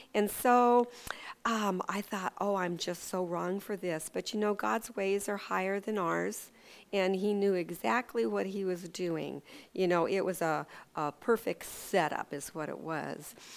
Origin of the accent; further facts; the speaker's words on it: Ketchikan, Alaska, United States; I was born and raised in Ketchikan. And in fact, Debbie Andres and I were born in the same little hospital here in Ketchikan.